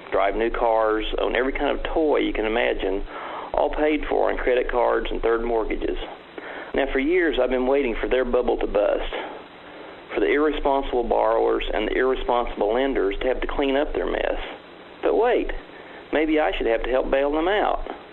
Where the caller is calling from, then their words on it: Bartlesville, Oklahoma, United States; I'm calling from Bartlesville, Oklahoma. I guess I would be seen by most big city people as a bubba. I live in a 10-year-old double-wide trailer in the country